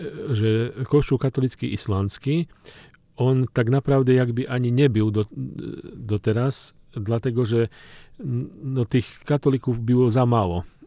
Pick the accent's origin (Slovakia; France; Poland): Slovakia; Polish is a second language; na przykład u mnie na Słowacji, ja jestem ze Słowacji.